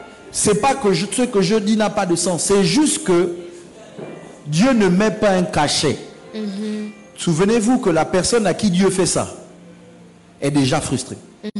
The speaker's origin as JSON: {"language": "French", "country": "Gabon", "moved": "as an adult", "said": "Je suis parti du Gabon pour faire des études théologiques, pas parce que je voulais"}